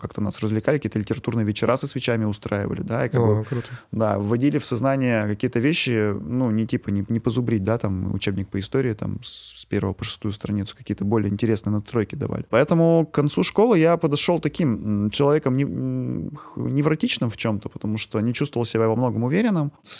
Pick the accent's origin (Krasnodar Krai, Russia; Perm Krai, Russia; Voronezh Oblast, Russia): Perm Krai, Russia; Dobryanka; also born or lived in Moscow; я родом из маленького городка уральского, вот, который называется Добрянка. Вот, фактически это такое полусело, полугород.